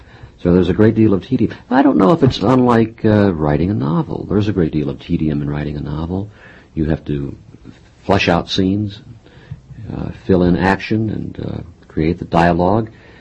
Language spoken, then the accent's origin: English; Wichita, Kansas, United States; Well, I came from the Midwest, and coming from a place called Wichita in Kansas, you look for other places for a career.